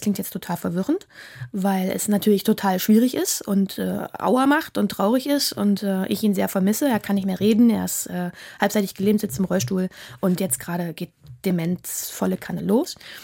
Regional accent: Halle, Saxony-Anhalt, Germany; also born or lived in Berlin; In Halle ist es gar nicht dem Berliner Dialekt so fremd. Wir icken nicht.

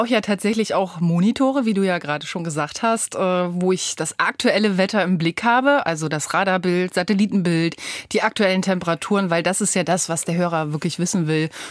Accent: Rostock, Mecklenburg-Vorpommern, Germany; Ich komme von der Küste aus Rostock, da bin ich geboren

